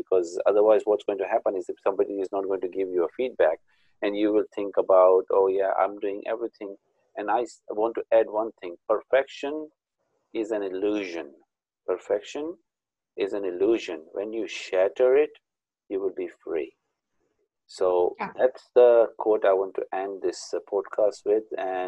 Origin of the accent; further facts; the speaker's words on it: Pakistan; now in United Kingdom; I'm from Pakistan. She's from India. So. And I'm in the UK